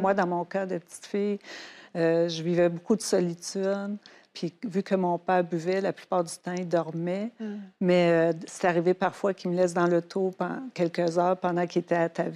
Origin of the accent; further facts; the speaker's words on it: Quebec, Canada; Mais quand j'étais petite, je viens du Témiscamingue à 8 heures de Montréal.